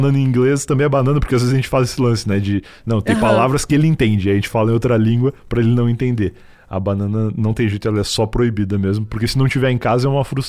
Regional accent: Rio Grande do Sul, Brazil; now in São Paulo, Brazil; eu saí do Rio Grande do Sul pra morar em São Paulo

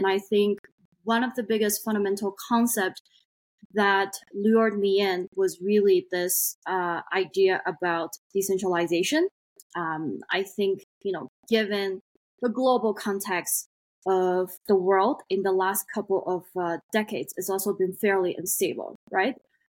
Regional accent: Ghana; also born or lived in United States; now in China; Personally, I am based in China, born in China. I grew up in Africa, in West Africa, in Ghana, actually, and then studied in the US.

